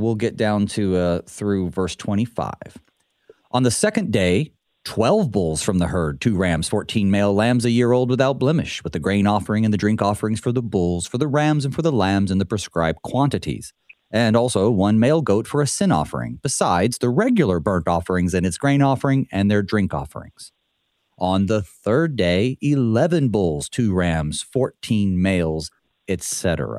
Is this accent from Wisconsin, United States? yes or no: no; North Carolina, United States; now in Minnesota, United States; I grew up in Western North Carolina, pretty rural area, and we have tons of agriculture, but I didn't really grow up around the agriculture part. And so when I first moved to Minnesota, I was thrown right in.